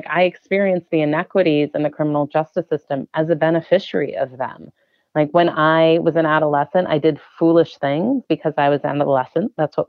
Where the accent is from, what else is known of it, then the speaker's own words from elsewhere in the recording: Chicago, Illinois, United States; So I grew up in Chicago in the 80s and early 90s